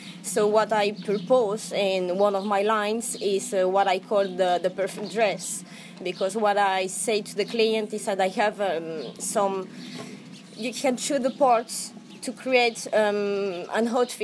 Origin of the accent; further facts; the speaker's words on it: Paris, Île-de-France, France; English is a second language; now in Ibiza, Spain; and I'm from Paris, and there's 15 years I'm in Ibiza